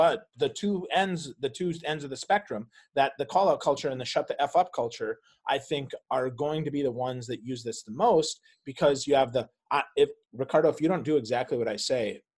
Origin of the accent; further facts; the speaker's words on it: Krivets, Poland; moved away; I'm not a citizen of Poland. I'm not from Krivets anymore. And I don't say that because I love my little town. Don't get me wrong. I'm thankful for everything it gave me.